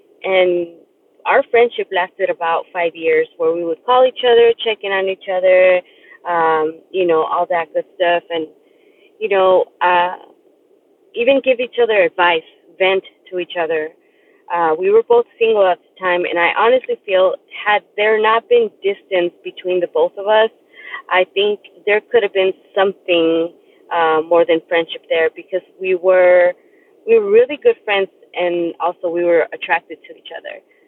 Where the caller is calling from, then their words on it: Tucson, Arizona, United States; Hello, everyone. I am calling in from Tucson, Arizona. I have called before.